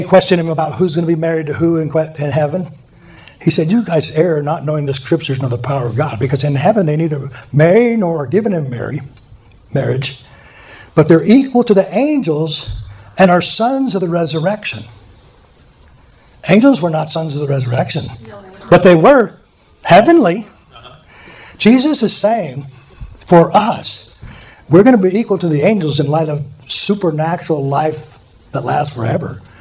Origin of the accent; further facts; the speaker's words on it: Montana, United States; I'm from Montana. I can say that.